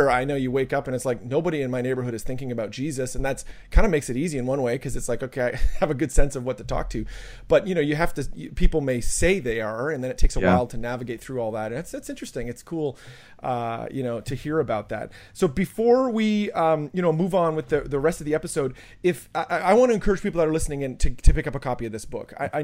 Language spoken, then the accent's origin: English; Canada; I'm from Canada and ministered in New Jersey and in Toronto